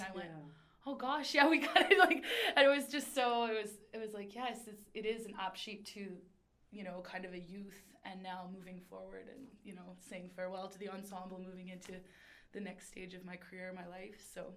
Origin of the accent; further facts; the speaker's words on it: Saskatoon, Saskatchewan, Canada; also born or lived in Edmonton; I was born in Edmonton. And then when I was two, we moved back to Saskatoon.